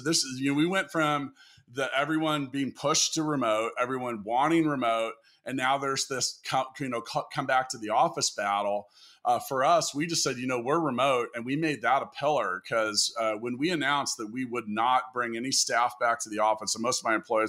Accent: Kansas City, United States; I'm in Kansas City. You're in Tulsa. I love my hometown, but it's not sexy on the outside.

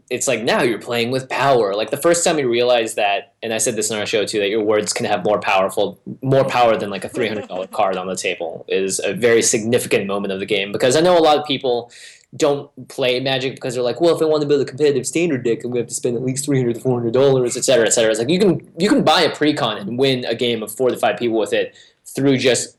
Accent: Seattle, Washington, United States; I played when I was like 7 or 8 because I grew up in Seattle, and we would play just on the like cement outside of our school

